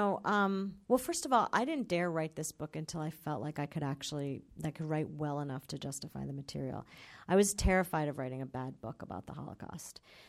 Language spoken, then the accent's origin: English; United States; And I very loudly, because I am American, said, "Yes, yes, I am a Jew."